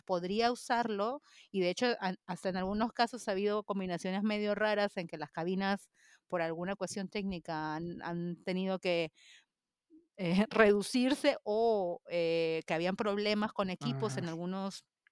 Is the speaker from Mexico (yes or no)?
no; Spain; yo soy española